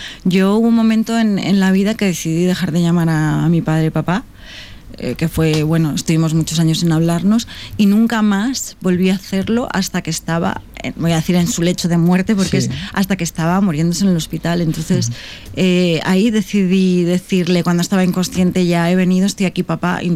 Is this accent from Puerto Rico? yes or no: no; A Coruña, Galicia, Spain; todo lo que había sido mi infancia, mi niñez en La Coruña, que se llama Marineda en la novela